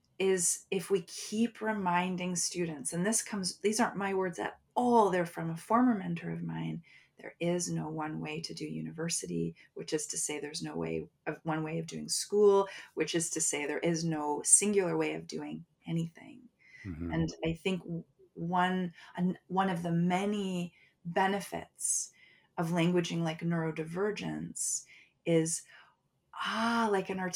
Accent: Toronto, Ontario, Canada; And so here I am, born and raised in Toronto, Canada, North America.

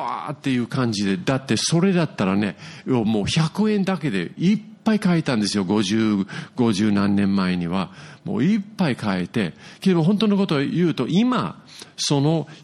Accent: Yokohama, Kanagawa, Japan; 私は横浜育ちなんですね。そして横浜の山手っていうところに住んでて

